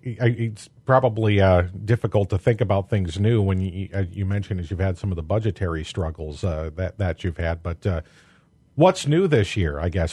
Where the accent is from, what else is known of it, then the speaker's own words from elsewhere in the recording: Illinois, United States; I'm from Henry County, so that meant I would have probably, if I had chosen a community college, I'd have gone to probably Black Hawk